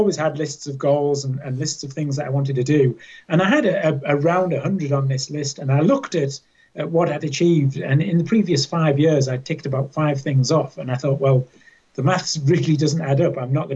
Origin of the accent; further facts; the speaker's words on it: England, United Kingdom; moved away as an adult; also born or lived in Australia; I was born and raised in England. I lived in Australia for 7 years. My wife and I moved out there shortly after we were married